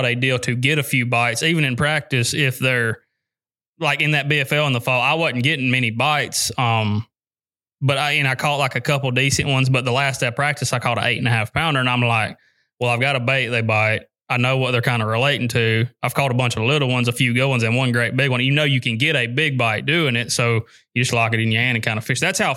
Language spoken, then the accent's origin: English; United States; But I grew up on the Coosa River where you grind a little bit, you know, it's a pattern place.